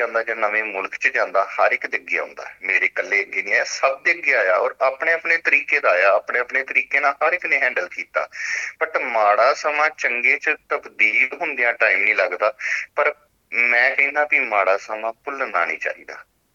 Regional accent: Dhariwal, Punjab, India; now in Australia; ਮੈਂ ਗੁਰਦਾਸਪੁਰ ਦੇ ਨਾਲ ਧਾਰੀਵਾਲ ਦਾ ਰਹਿਣ ਵਾਲਾ, ਤੇ ਵਾਈਫ ਮੇਰੇ ਪਠਾਨਕੋਟ ਦੇ ਨੇ, ਤੇ ਅਸੀਂ 2009 ਦੇ ਵਿੱਚ ਆਸਟ੍ਰੇਲੀਆ ਆਏ ਸੀ।

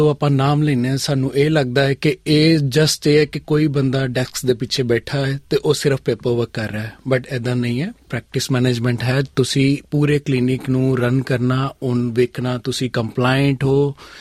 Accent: Amritsar, Punjab, India; moved away as an adult; ਮੈਂ ਇੰਡੀਆ ਤੋਂ ਅੰਮ੍ਰਿਤਸਰ ਤੋਂ ਹਾਂ।

